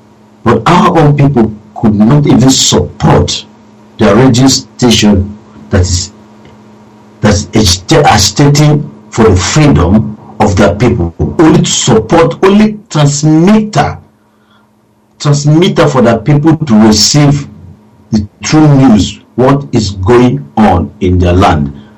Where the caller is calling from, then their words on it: Germany; I'm calling from Germany.